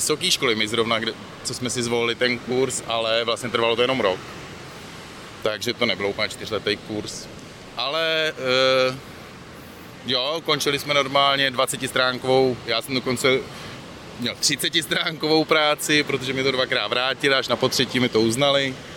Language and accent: Czech; Prague, Czechia; já jsem Pražák